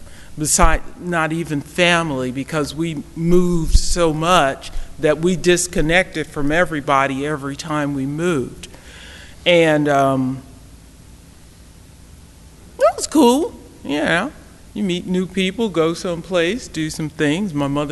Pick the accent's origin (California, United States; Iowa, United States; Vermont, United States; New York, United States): California, United States; Oakland; I'm from California, by the way. Oakland, California.